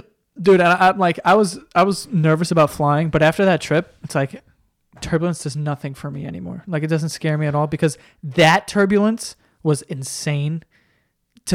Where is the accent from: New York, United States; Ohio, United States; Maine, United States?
New York, United States; I mean, we're from New York, so if someone's, if I can't see the Bluetooth, I just assume you're out of your fucking mind, and I let you go.